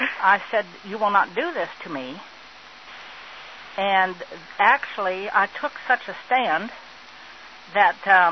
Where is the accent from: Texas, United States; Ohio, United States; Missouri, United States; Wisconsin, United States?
Texas, United States; Dallas; And I'm from Dallas.